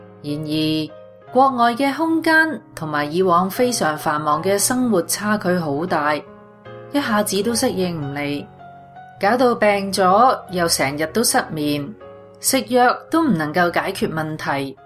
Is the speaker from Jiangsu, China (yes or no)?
no; Yantai, Shandong, China; 我来自山东烟台，2002年信耶稣，至今已经13年了。曾经在2002年在新西兰短期进修，